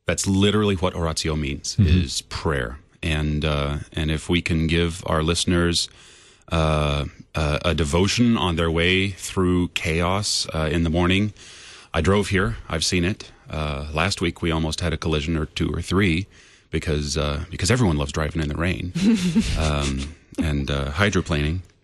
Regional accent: Oregon, United States; I was homeschooled through high school. I was privileged to play basketball and football out in the wilds of Eastern Oregon

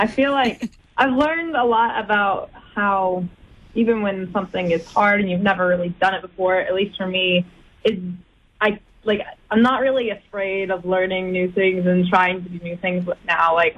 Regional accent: Denver, Colorado, United States; now in New Orleans, United States; to bring a little bit of my hometown from Denver down to New Orleans.

